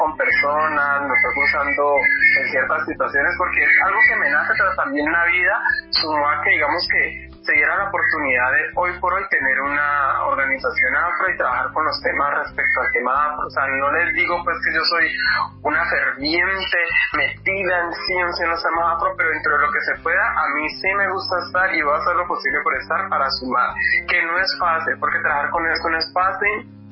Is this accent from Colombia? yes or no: yes; Pradera, Valle del Cauca, Colombia; soy vallecaucana, precisamente en un municipio del Valle del Cauca que se llama Pradera.